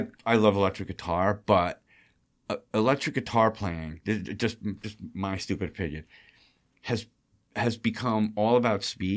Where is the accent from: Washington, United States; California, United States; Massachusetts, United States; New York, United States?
New York, United States; Rhinebeck; I grew up in Rhinebeck, and I saw … in the Civic Center in 1979.